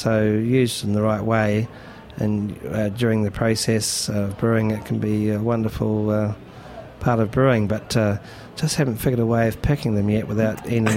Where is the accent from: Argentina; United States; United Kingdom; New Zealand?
New Zealand; Marlborough; Marlborough is the province where my hometown is in the South Island.